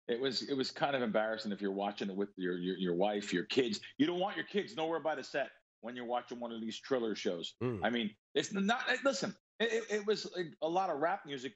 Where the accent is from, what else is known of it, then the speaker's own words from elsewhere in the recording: Bronx, New York, United States; I mean, listen, I'm from the Bronx. I mean, we curse.